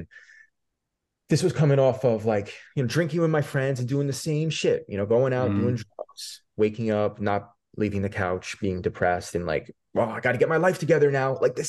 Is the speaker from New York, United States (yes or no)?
yes; New York, United States; I grew up in New York, so it's happening there.